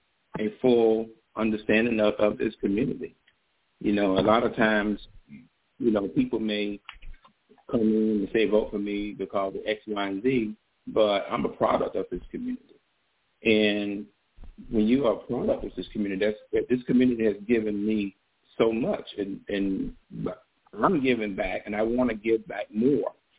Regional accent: Riviera Beach, Florida, United States; So I grew up in West Palm Beach. I grew up here in Riviera Beach. So I'm homegrown. I'm homegrown. I know the community.

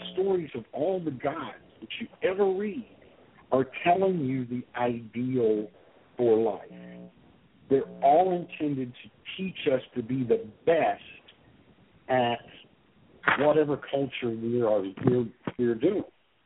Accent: the South, United States; that upper middle class raising that I got in the South was really the last vestiges of that Southern Irish culture.

